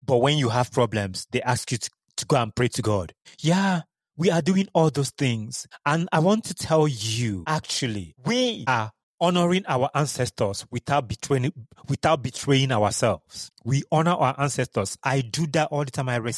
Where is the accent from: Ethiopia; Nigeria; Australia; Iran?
Nigeria; I'm a person of African descent, that I'm African, that I'm from Nigeria, that I'm Igbo.